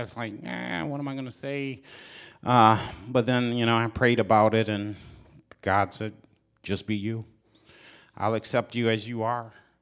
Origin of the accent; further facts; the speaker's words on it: Kalamazoo, Michigan, United States; I grew up in Southwest Michigan, Kalamazoo, Michigan. Grew up in a Southern Baptist church, a large church